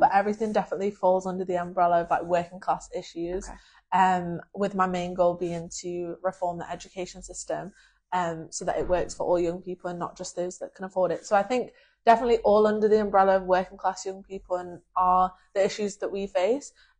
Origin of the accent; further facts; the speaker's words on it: Manchester, North West England, United Kingdom; It's like, we are Northern Mancunian young people.